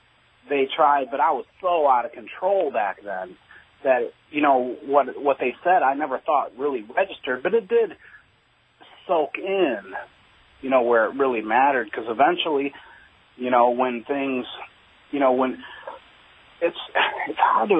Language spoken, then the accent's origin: English; Detroit, Michigan, United States; I was a gang member growing up in Detroit.